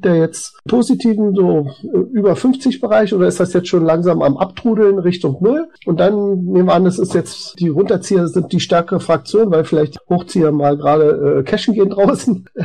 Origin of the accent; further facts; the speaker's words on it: Berlin, Germany; wir als Berliner werden als Zentrum des Wahnsinns bezeichnet